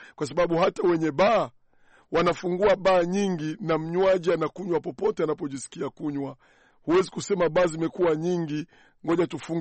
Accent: Tanzania; Kwa sababu ukiangalia kule kwetu Afrika, hasa hususan nikichukulia mazingira yetu ya Tanzania, unakuta baa zinafunguliwa kila mahali.

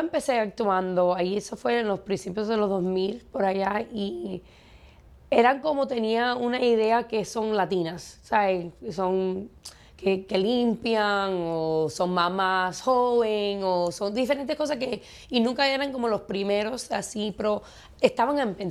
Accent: Miami, Florida, United States; Yo nací en Miami, sí. Yo nací en Miami, mis padres son cubanos, yo soy primera generación aquí.

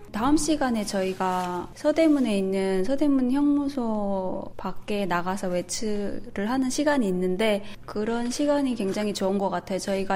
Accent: North Korea; now in South Korea; 저도 뭐 북한에서 왔고

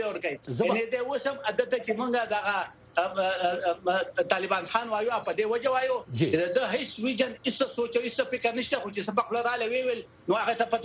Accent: Afghanistan; زه افغان یم یعنی زه افغان یم

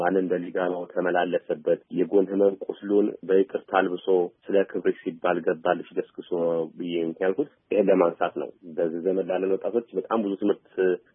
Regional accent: Debre Birhan, Amhara, Ethiopia; ልጅ እያለን ተወልጄ ያደግኩት ደብረ ብርሃን አካባቢ ነው

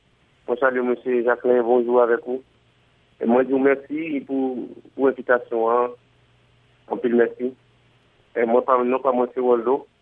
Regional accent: Haiti; moved away

